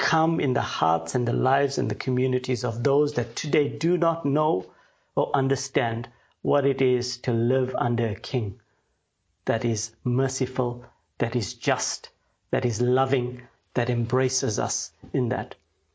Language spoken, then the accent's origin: English; Durban, KwaZulu-Natal, South Africa; now in Germany; I am South African. I come from Durban in South Africa, and I currently live here in Germany